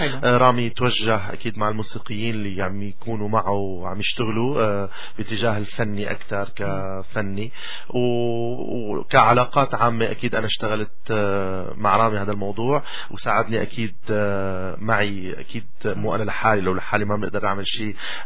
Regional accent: Syria; نحن سوريين

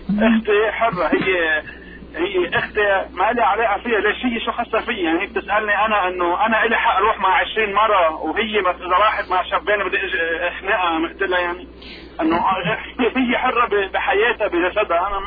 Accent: Lebanon; أنا من لبنان

